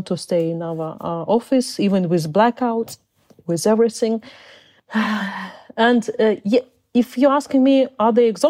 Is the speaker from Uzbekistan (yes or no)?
yes; Uzbekistan; born there; English is a second language; also born or lived in Crimea, Ukraine; I was born in Soviet Union. I was born in Uzbekistan, and because people of my nation were terribly deported by Stalin, in order of Stalin, mm-hmm. and then we came back to Crimea.